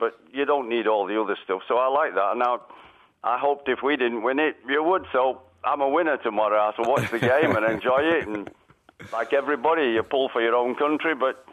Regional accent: England, United Kingdom; I don't say that because I'm English.

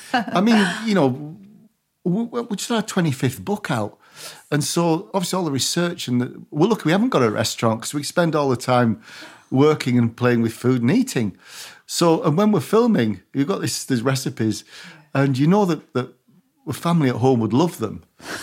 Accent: Barrow-in-Furness, North West England, United Kingdom

